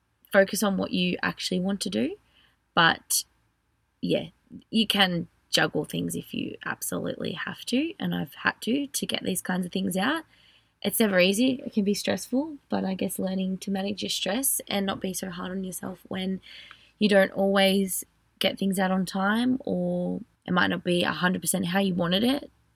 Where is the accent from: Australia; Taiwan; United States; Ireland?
Australia; I'm just an Australian girl